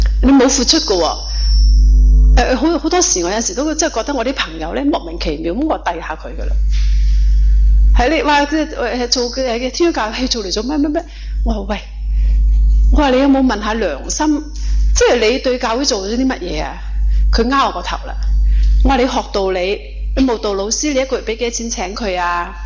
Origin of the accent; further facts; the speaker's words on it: China; 我哋中國人咧有一句話咧叫做近朱者就赤，近墨者咧就黑